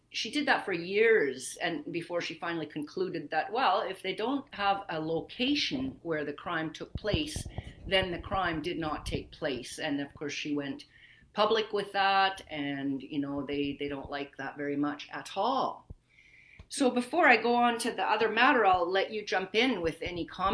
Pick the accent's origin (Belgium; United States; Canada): Canada; I'm a Canadian